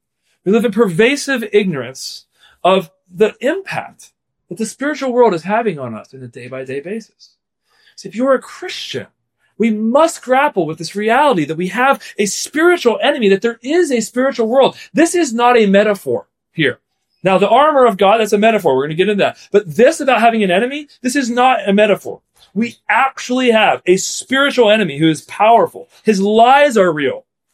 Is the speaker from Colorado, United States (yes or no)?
no; New York, United States; also born or lived in Philadelphia; Now, so I'm like New Yorker. I was in Philly for a lot of years.